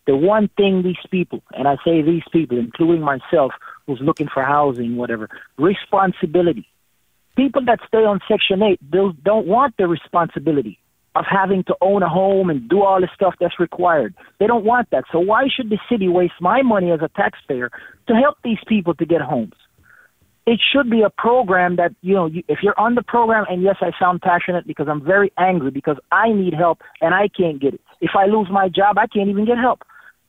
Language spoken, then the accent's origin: English; Jamaica; moved away; You know, I'm an African-American. Actually, I'm an immigrant from Jamaica.